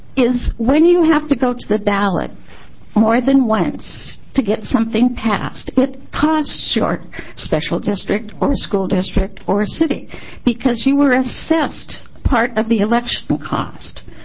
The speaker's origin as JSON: {"language": "English", "town": "Milwaukee", "region": "Wisconsin", "country": "United States", "tie": "born or raised there", "said": "I used to know it as Happy Rock because I grew up in Milwaukee."}